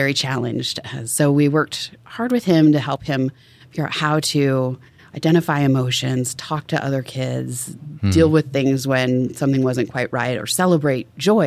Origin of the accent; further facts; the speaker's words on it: Tacoma, Washington, United States; I grew up in Tacoma, Washington.